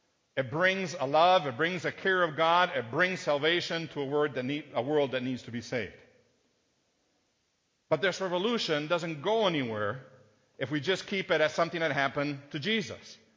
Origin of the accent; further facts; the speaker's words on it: Argentina; English is a second language; I was born and raised in Argentina. That's a long ways away from here.